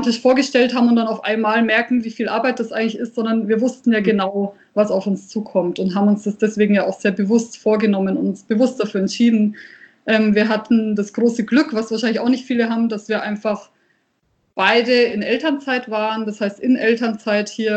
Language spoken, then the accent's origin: German; Nuremberg, Bavaria, Germany; born there; ich bin ja wirklich in Nürnberg geboren. Das heißt, ich habe es bis nach Fürth geschafft.